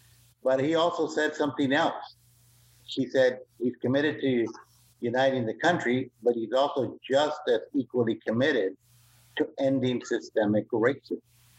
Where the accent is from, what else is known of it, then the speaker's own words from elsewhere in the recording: San Antonio, Texas, United States; I basically was born and raised in San Antonio, Texas, to a Chicano father and a British mother who was a war bride.